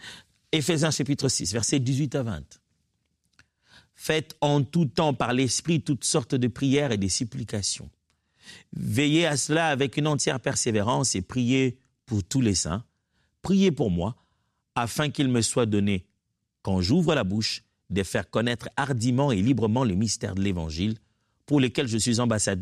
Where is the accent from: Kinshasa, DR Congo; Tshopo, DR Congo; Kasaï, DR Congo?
Kinshasa, DR Congo; C'est un pasteur chez nous à Kinshasa.